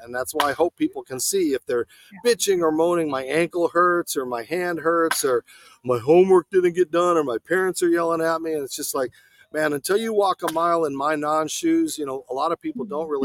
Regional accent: Arizona, United States; So I'm putting on a football camp with a former NFL player in Arizona, my hometown. It'll be nice to go back

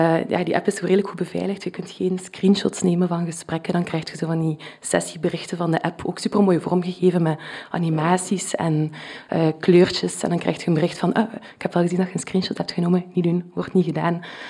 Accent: Flanders, Belgium; accent: Flemish; Hij viel heel erg op mijn Vlaams accent.

